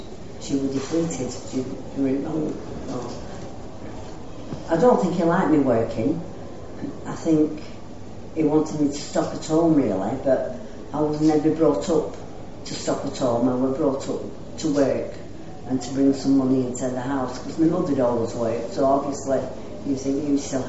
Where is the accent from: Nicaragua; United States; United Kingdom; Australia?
United Kingdom; Blackburn, North West England; I come from Blackburn originally